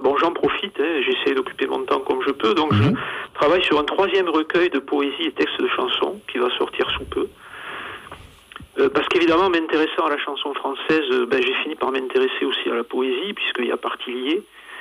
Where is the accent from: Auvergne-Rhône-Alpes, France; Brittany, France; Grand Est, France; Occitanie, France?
Occitanie, France; Castelsarrasin; accent: mix of Castelsarrasin and Bordeaux accents; now in Bordeaux, France; c'est pas tout à fait l'accent bordelais que j'ai, c'est un mix entre l'accent de Castelsarrasin et l'accent bordelais, parce qu'en fait, je suis de Castelsarrasin.